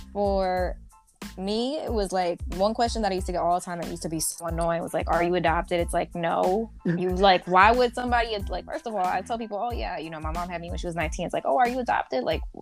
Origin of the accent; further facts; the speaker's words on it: United States; obviously I'm also American. I grew up here.